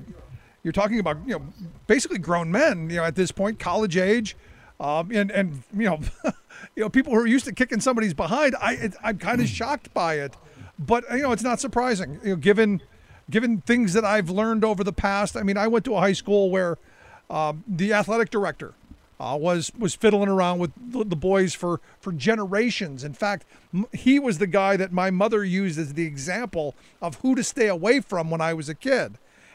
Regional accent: Ohio, United States; So it looks like my home state of Ohio going through a little bit of, my new state of Pennsylvania has went through a couple years ago.

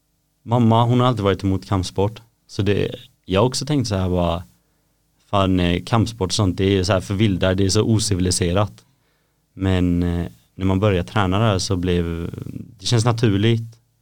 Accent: east coast, Sweden; Jag är inte från Göteborg. Jag är från östkusten.

